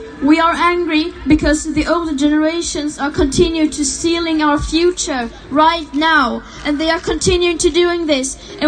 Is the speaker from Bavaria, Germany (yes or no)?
no; Hamburg, Germany; ich bin eine von den vielen Leuten, die das Fridays for Future in Deutschland mitorganisieren. Ich komme auch aus Hamburg und bin gerade total froh, hier in meiner Heimatstadt zu sein mit euch. Normalerweise streike ich in Berlin.